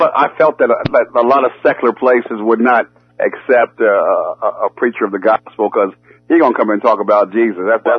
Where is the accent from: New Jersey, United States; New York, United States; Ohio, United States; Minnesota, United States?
New Jersey, United States; Trenton; now in Louisiana, United States; I'm originally from Trenton, New Jersey, educated in Philadelphia, but got here in Louisiana.